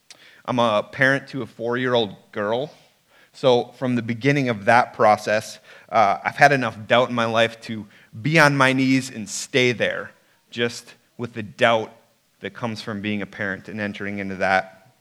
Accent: Wisconsin, United States; moved away as an adult; my wife and I, we moved here 6 months ago from Wisconsin, born and raised in Wisconsin, huge Packer fan. I love cheese more than cereal.

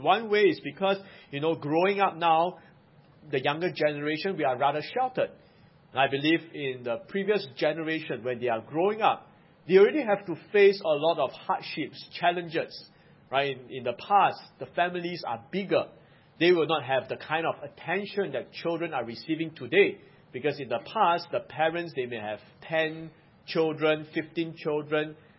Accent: Singapore; growing up in Singapore

